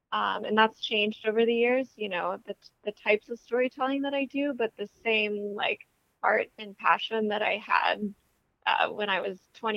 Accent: Sacramento, California, United States; Hey, I am from Sacramento originally, and I came to the Bay Area for college, actually.

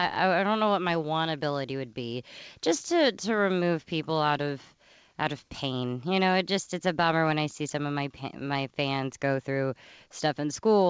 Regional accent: Texas, United States; I needed to continue to eat some of the things that I've always wanted because I'm from Texas.

